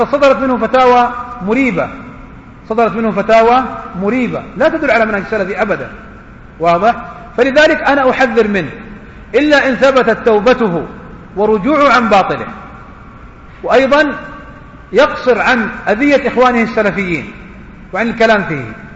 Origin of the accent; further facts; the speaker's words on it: Saudi Arabia; وهنا عندنا في السعودية وفي دول الخليج يحاول بعض الناس يعني تجويز هذه الأمور